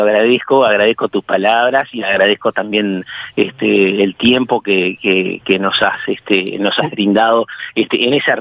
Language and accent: Spanish; Paysandú, Uruguay; de Paysandú, de nuestro querido hermano departamentos de Salto, también que tiene muy buenos vinos